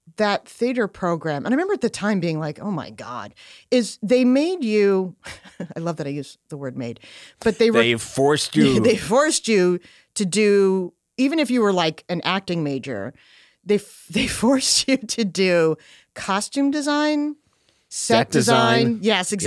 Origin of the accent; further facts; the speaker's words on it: Long Island, New York, United States; Okay, because I grew up on Long Island